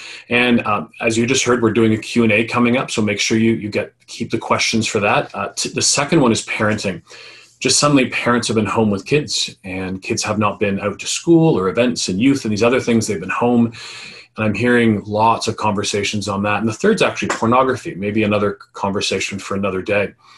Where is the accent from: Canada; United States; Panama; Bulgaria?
Canada; Ajax, Ontario; I come from Ajax. Ajax is about 45 minutes east of the city of Toronto.